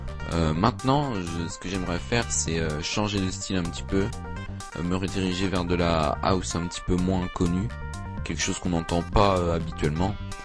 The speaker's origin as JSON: {"language": "French", "town": "Laval", "region": "Pays de la Loire", "country": "France", "tie": "born there", "lives_now": "Dijon, France", "said": "j'ai 15 ans, je suis né à Laval le 18 septembre 2001. J'habite maintenant à Dijon depuis 4 ans, mais je reviens sur Laval toutes les vacances scolaires."}